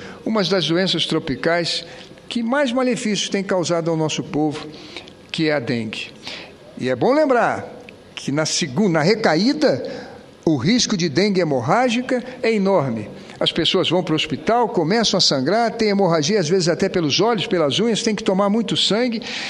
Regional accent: Brazil; Sou do Brasil.

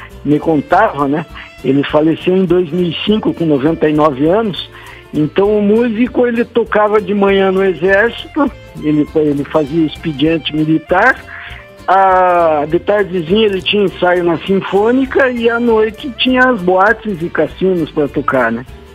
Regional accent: Castro, Paraná, Brazil; E eu sou de Castro.

